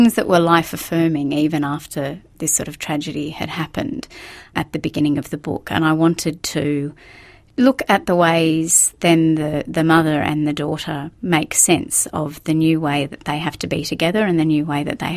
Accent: Thirroul, New South Wales, Australia; I grew up near Thirroul.

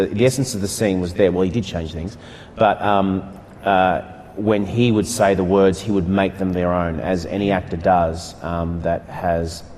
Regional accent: Ireland; You know, being an Irishman, and I suppose Chris O'Dowd was the only person that could say that that night.

